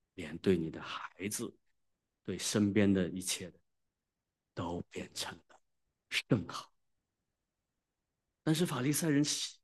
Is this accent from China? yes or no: yes; China; 其实我们作为中国人的这些父母们